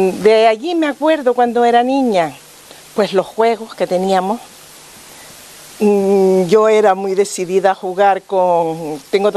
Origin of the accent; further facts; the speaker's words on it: Las Palmas, Canary Islands, Spain; also born or lived in Tenerife; now in Fuerteventura, Spain; Soy nacida en Tenerife, criada en Las Palmas y ahora vivo aquí. Vivo aquí porque yo desde pequeñita venía aquí a Fuerteventura con mi madre, que nosotros vivíamos en Las Palmas.